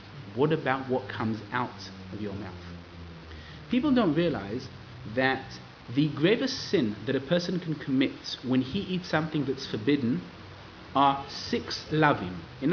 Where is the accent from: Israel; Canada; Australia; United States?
Israel; born there; English is a second language; since I was born in Israel, I am not a fluent English speaker.